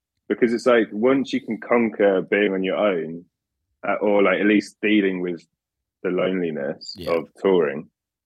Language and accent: English; England, United Kingdom; now in Los Angeles, United States; I mean, we grew up in England. They don't really teach Spanish at school. We learned French.